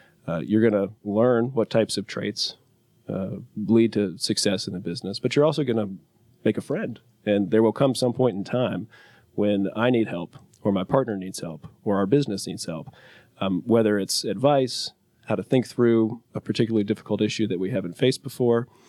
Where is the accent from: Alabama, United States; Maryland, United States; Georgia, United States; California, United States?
Georgia, United States; Atlanta; also born or lived in Boston; I'm from Atlanta, but practiced in Boston for a few years before coming back to Atlanta with my wife.